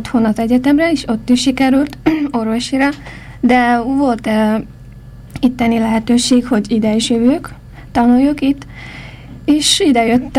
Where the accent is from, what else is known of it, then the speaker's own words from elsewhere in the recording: Ürümqi, Xinjiang, China; Hungarian is a second language; moved away as an adult; now in Hungary; Én Ürümcsibe születtem. Az Ürümcsi az a fővárosa az Ujgur területnek. Az Ujgur autonóm terület az a Kínának egyik része. Az Kína pedig Ázsiában van mindenki. Hát 19 évesig ott éltem, és 99-ben ide jöttem Magyarországon, és itt tanulok most.